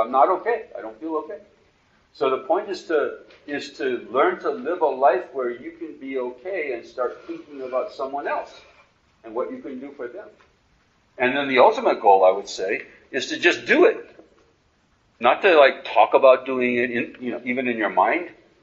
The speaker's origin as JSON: {"language": "English", "country": "Australia", "said": "I'm an Australian."}